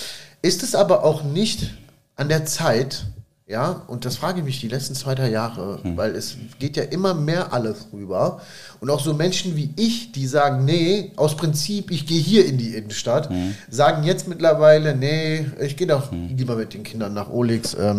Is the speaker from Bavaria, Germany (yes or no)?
no; Solingen, North Rhine-Westphalia, Germany; wieder zurückgekommen, weil ich Solingen vermisst habe und Solingen ist für mich einfach geil. Ja, ich möchte einfach in Solingen sein. Jetzt bin ich hier in Höchscheid groß geworden, ja, und bin eigentlich hier in der Stadt groß geworden.